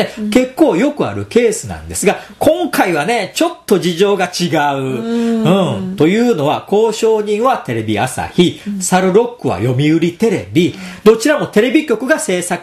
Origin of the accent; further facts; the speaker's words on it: Hamamatsu, Shizuoka, Japan; 僕の出身地の静岡県では、あれがぜひ欲しいという声が高いみたいで、実家がある浜松の方に帰るとたまに見かけます